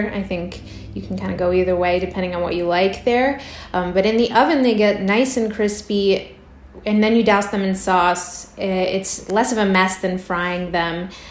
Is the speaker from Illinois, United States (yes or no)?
no; Texas, United States; I grew up in Texas, so there's probably queso literally in my bloodstream